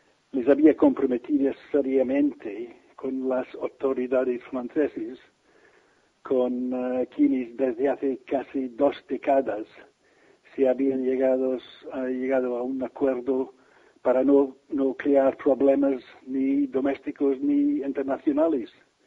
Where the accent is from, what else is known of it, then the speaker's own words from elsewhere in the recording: Glasgow, Scotland, United Kingdom; Spanish is a second language; En la región en que yo crecí, Glasgow y sus alrededores, hubo muchos escoceses